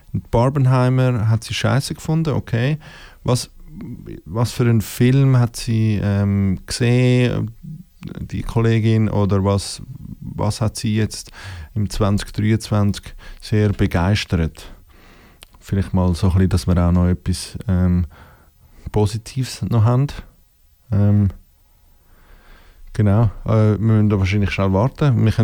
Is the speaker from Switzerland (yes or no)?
yes; Switzerland; now in United States; mach bitte so Witz über mich als Schweizer, wo der jetzt da in den USA ist